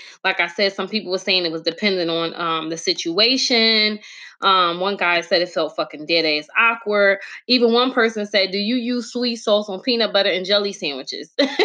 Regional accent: Philadelphia, Pennsylvania, United States; But those that don't know, I'm from Philly, born and raised.

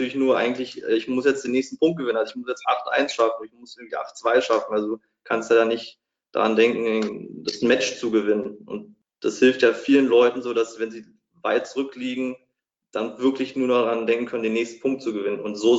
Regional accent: Berlin, Germany; Ich komme aus Berlin, bin Tennisspieler

